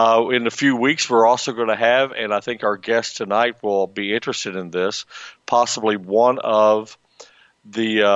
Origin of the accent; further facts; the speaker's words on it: Houston, Texas, United States; I said, "Sure am." And I said, "I'm from Houston." I always love to say the word Houston. I said, "Yeah, I'm from Houston."